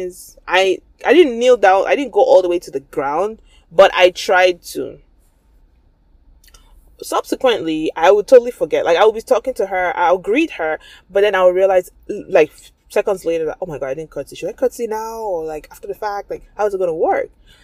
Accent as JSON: {"language": "English", "region": "East", "country": "Nigeria", "said": "My husband's from the West and I'm from the East. So we speak different languages, we have different cultures and traditions, right?"}